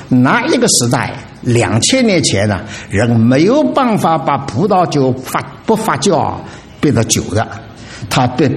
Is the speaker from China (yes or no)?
yes; China; 请大家注意哈，我们中国人呢叫妈，这妈妈是妇人的